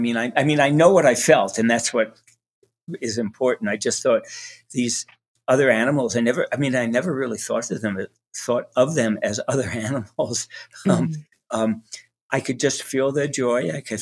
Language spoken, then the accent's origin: English; Brooklyn, New York, United States; born there; I was born in Brooklyn, New York. A lot of concrete, not a lot of nature